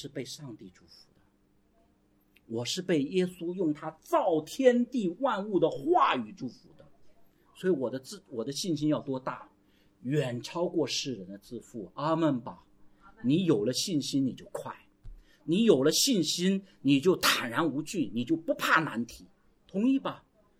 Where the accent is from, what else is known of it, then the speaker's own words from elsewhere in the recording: China; 这个跟我们中国人的习惯又不一样。我们中国人太多习惯就是说